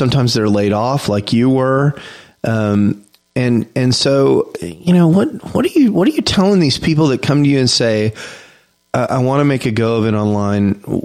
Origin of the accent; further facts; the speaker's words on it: Texas, United States; I'm from Texas. We have guns here.